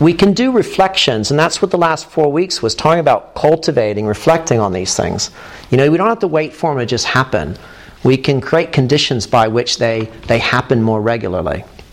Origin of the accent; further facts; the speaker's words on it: Ohio, United States; I mean, I grew up in America, in Ohio, so it was pretty easy to have that realization.